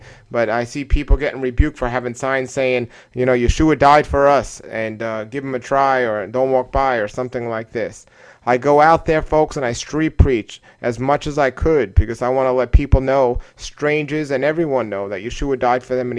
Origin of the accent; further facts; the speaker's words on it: New York City, New York, United States; You know, I grew up an atheist in New York City, and I didn't know much about the scriptures